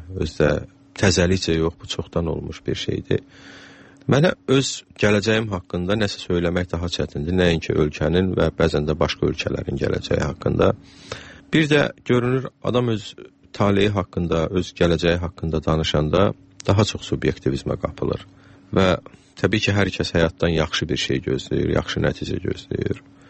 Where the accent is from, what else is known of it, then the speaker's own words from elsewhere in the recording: Shamkir, Shamkir District, Azerbaijan; also born or lived in Ganja; doğulmuşam. Bunun da səbəbi ondan ibarət olub ki, o zaman Şəmkirdə doğum evi olmayıbdı. Amma Şəmkirdə böyümüşəm, 7 yaşımadək Təzəkənddə, sonra rayon mərkəzində, məktəb yaşımacan nənəmin, babamın yanında böyümüşəm.